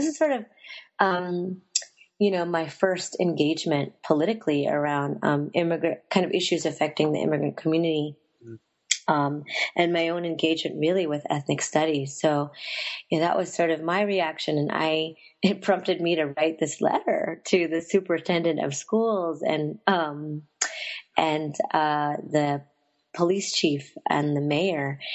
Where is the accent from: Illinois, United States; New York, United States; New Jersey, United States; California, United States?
New Jersey, United States; Union City; And really, I think my growing up in Union City shaped a lot of what would eventually become my research questions and really what would constitute the kind of the core of my political activism